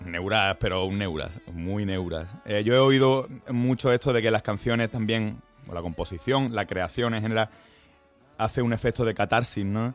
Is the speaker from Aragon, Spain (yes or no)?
no; Málaga, Andalusia, Spain; now in Madrid, Spain; porque Madrid al final es mi ciudad, por más que yo soy de Málaga, pero yo llevo aquí viviendo... No sé, yo creo que ya va para 16, 17 años que vivo aquí